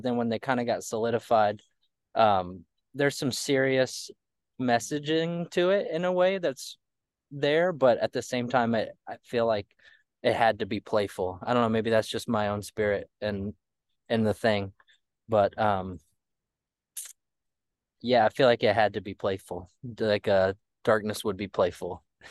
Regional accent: the South, United States; I've always, you know, we're from the South.

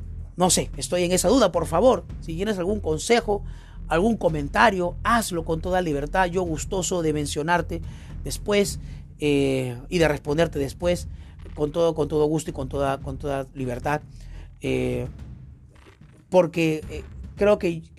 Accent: Peru; este canal está pensado en ver como peruanos nuestras fallas para mejorar.

